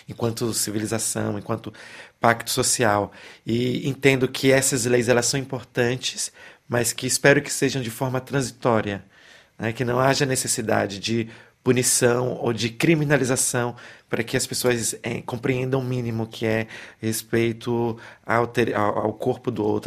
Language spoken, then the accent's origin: Portuguese; Brazil; Nós que nascemos, enfim, crescemos no Brasil